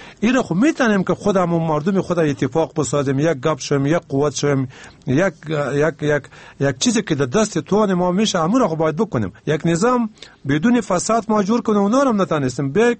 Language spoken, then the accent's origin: Persian; Afghanistan